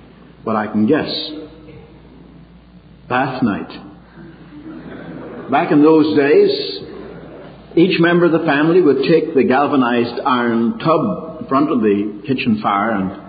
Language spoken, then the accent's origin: English; Ireland; when I was a lad growing up in Ireland